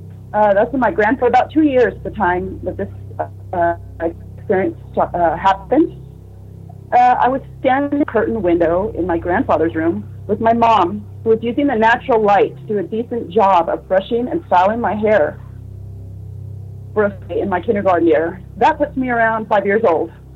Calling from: Yuma, Arizona, United States; Yuma, Arizona.

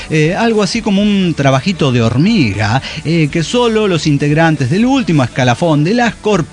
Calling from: Mar del Plata, Buenos Aires Province, Argentina; de Mar del Plata, Argentina.

